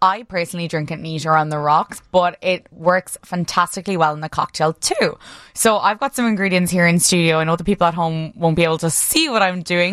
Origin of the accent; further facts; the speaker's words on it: Ireland; I'm from Ireland. Originally, I haven't been practicing this accent. It is authentic.